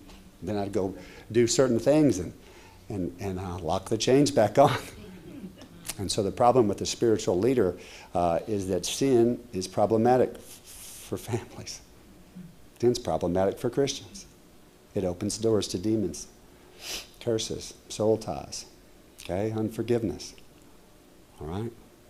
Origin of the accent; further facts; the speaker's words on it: Kentucky, United States; I come from Kentucky, the land of bourbon.